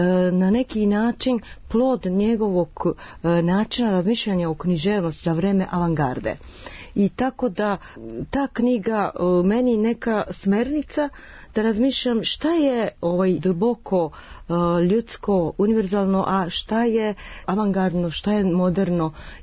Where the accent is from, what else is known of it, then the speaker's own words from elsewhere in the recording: Japan; now in Serbia; Došla sam iz Japana u Jugoslaviju, sad u Srbiji jesam